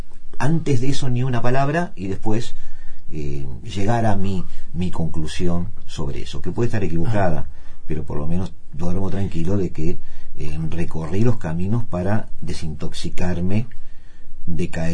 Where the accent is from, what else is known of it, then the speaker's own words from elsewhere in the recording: Uruguay; Somos uruguayos. Somos un pueblo bastante politizado.